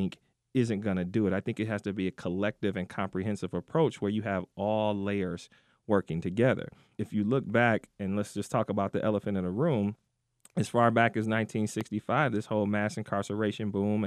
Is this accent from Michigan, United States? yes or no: yes; Detroit, Michigan, United States; I'm an African-American man, and I grew up in Detroit during the 80s when things just exploded.